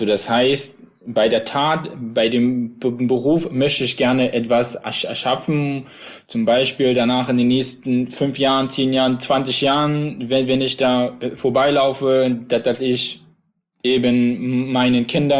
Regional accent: Plauen, Saxony, Germany; Ja, ich bin ja in Plauen im Vogtland groß geworden, kenne dementsprechend, wie du auch schon gesagt hast, den ländlichen Raum.

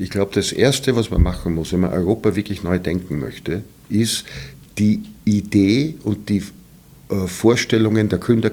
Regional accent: Vienna, Austria; ich bin als Österreicher kein Deutscher, sagen wir es mentalitätsmäßig, ja. Wobei mir nicht einmal österreichische Identität wirklich etwas sagt, weil ich schon nicht weiß, was habe ich als Wiener mit einem Tiroler Bergbauern jetzt identitätsmäßig oder kulturell gemeinsam.

